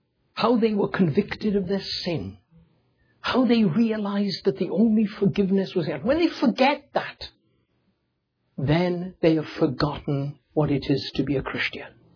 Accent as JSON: {"language": "English", "region": "Wales", "country": "United Kingdom", "tie": "born or raised there", "said": "I come from Wales. I was born and brought up in Wales, which is on the western side of England and separate from it."}